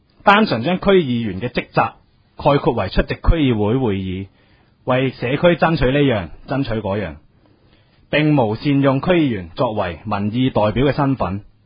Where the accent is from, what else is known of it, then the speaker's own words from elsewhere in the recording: Hong Kong; 我们香港人民被压缩为资本主义下的齿轮